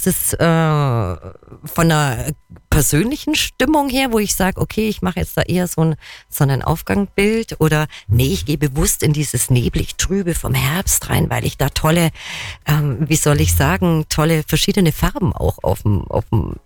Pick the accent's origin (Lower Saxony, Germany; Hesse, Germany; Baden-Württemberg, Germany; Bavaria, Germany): Bavaria, Germany; Ich war da noch nicht oben, komme zwar gebürtig aus dem Allgäu, aber auf jedem Berg war ich auch noch nicht.